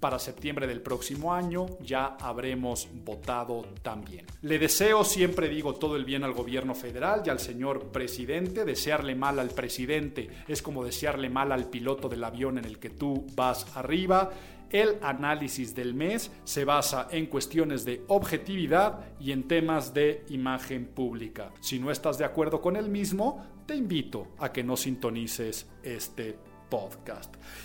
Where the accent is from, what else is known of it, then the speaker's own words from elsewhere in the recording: Mexico; Como mexicanos, cuando dices mezcal, sientes correr por tus venas cultura, tradición, raíces